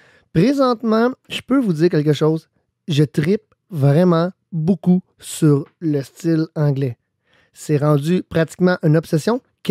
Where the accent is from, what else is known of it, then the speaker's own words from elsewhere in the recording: Quebec, Canada; accent: Quebec; J'ai un accent québécois.